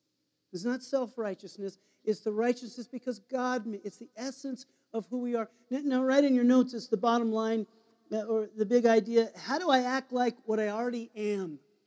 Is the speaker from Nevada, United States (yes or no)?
yes; Nevada, United States; And we grew up in Nevada, and his parents owned one of the largest casinos in the entire state.